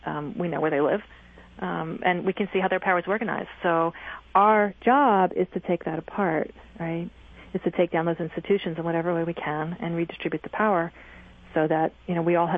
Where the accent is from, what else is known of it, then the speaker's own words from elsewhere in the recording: East Coast, United States; I'm from the East Coast, so I can do this.